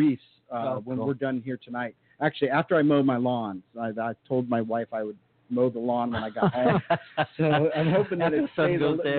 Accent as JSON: {"language": "English", "town": "San Diego", "region": "California", "country": "United States", "tie": "born or raised there", "lives_now": "Las Vegas, United States", "said": "Growing up in San Diego was much easier. Yeah. Than it is here in Vegas."}